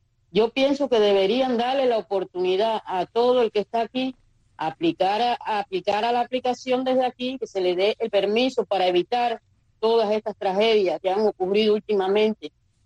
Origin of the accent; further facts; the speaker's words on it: Cuba; now in Mexico; si salimos de Cuba por salvarla a ella, no queremos arriesgarla a que ocurra una fatalidad aquí.